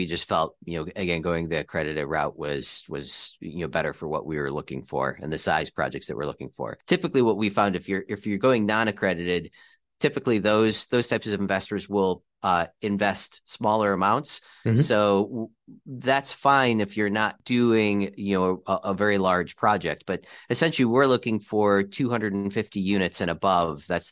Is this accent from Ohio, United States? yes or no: yes; Akron, Ohio, United States; So again, I'm from Akron, so they're in a suburb of Cleveland called Shaker Heights.